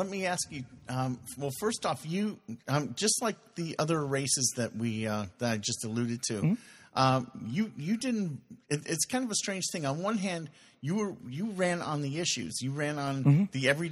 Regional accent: Prospect, Connecticut, United States; I grew up in Prospect where I live now. Now, the whole Naugatuck Valley was industry.

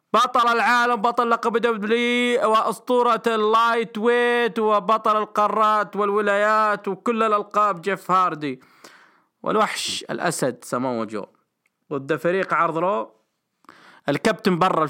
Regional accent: Riyadh, Riyadh Province, Saudi Arabia; هذا عندنا في الرياض

